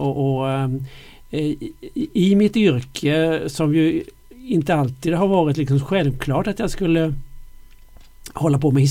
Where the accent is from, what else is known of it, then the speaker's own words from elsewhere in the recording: Mönsterås, Kalmar County, Sweden; now in Blekinge, Sweden; jag är ju från Mönsterås från början. Och sen hade jag då gått journalisthögskolan i Stockholm.